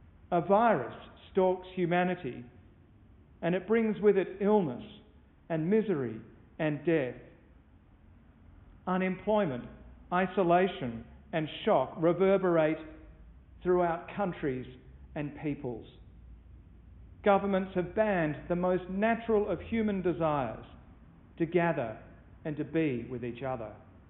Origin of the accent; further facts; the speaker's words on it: Australia; As an Australian, I never really understood what it meant to celebrate Easter in the season of spring. Because, of course, here in the Southern Hemisphere, Easter always falls during autumn.